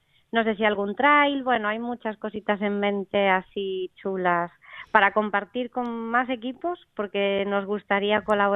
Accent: Narón, Galicia, Spain; moved away; also born or lived in Barcelona; soy gallega, soy de Narón, de Ferrol, pero me fui muy jovencita a Barcelona.

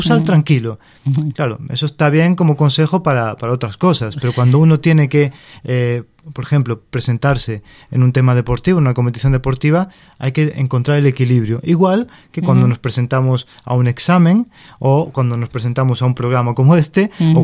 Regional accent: Uruguay; now in Spain; yo soy uruguayo de nacimiento y casi de pasión

